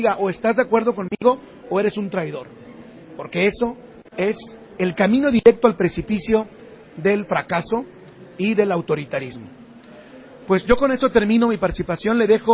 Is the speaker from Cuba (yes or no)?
no; Mexico; tan rica como nuestra cultura y nuestra esencia como mexicanos